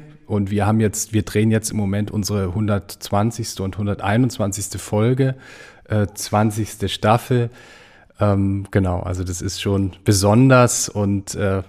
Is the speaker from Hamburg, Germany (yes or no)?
yes; Hamburg, Germany; born there; now in Wiesbaden, Germany; ich bin gebürtiger Hamburger